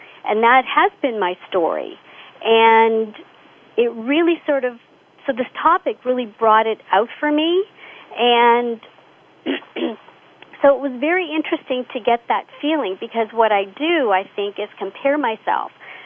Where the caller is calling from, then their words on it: Toronto, Ontario, Canada; Oh, I'm calling from Toronto, Canada.